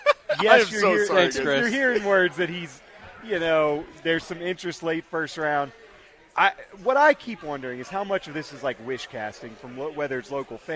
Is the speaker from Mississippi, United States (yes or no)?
no; Louisiana, United States; Like, I'm from Louisiana. Every year you hear about the same.